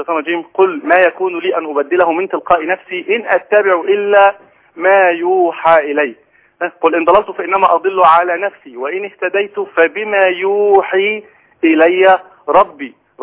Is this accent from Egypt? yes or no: yes; Cairo, Cairo Governorate, Egypt; انا حضرتك من القاهرة.